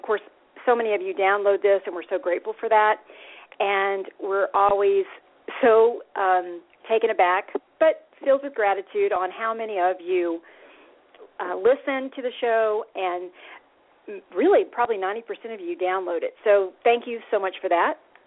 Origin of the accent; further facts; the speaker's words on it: Austin, Texas, United States; we already have heat here in Texas, and of course, all of the people that were my hometown of Austin was completely flooded